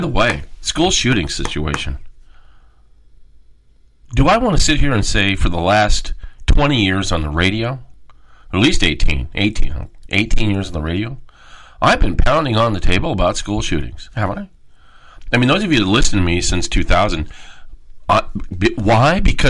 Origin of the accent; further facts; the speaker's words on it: San Diego, California, United States; I grew up around El Toro Marine Base and the LTA in Camp Pendleton, San Diego, as a kid growing up.